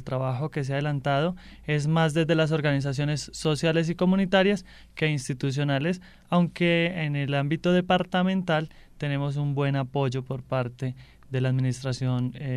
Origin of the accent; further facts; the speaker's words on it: Antioquia, Colombia; now in Pasto, Colombia; Dado que yo no soy pastusa, soy pastusa de corazón, amo esta región, amo esta ciudad y su gente, soy antioqueña.